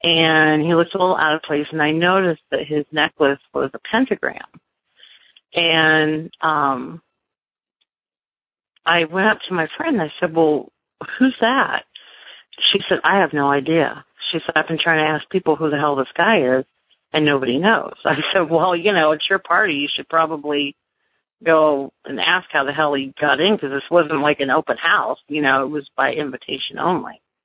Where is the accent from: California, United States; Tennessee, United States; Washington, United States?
California, United States; Dixon; born or raised there